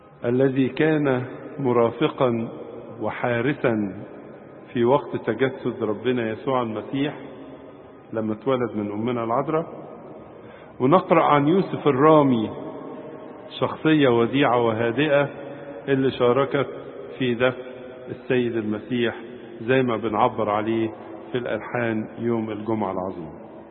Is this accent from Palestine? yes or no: no; Egypt; يقف بالنسبة لنا كمصريين، يقف على رأسهم القديس ماري مرقس الرسول الطاهر والشهيد